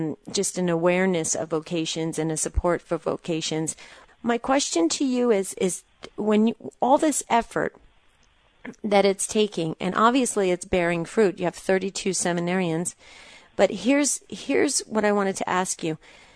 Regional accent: New Jersey, United States; I'm from New Jersey and I am 100% Italian

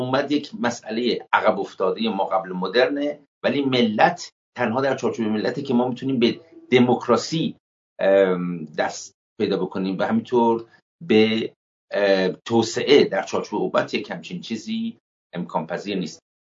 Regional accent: Iran; ما که ایرانی هستیم میتونیم زبانهای به هر حال مختلفی داریم و دینهای متفاوتی میتونیم داشته باشیم،

